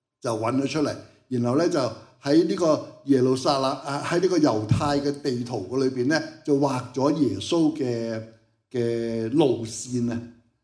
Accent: Hong Kong; 在香港没什么机会，我们香港人太舒服了

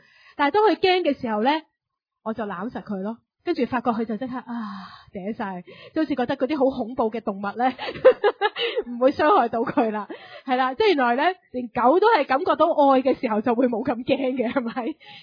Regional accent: United States; 虽然我系美国人，应该唔会有事嘅吓。

